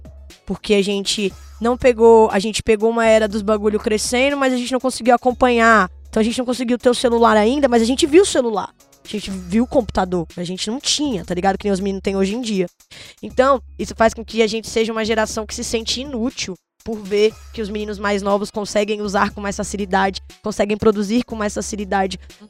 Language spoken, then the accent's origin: Portuguese; Brasília, Federal District, Brazil; pra Brasília, pra tropa, eu sou de Brasília.